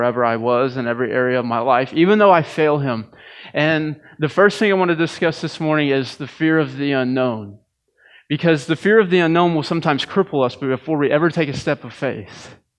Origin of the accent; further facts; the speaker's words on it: Missouri, United States; now in Potosi, United States; I grew up in West County School District.